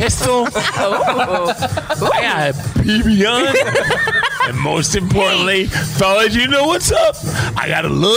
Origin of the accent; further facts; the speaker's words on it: Puyallup, Washington, United States; Like, sir, where are you from? I'm like, Puyallup.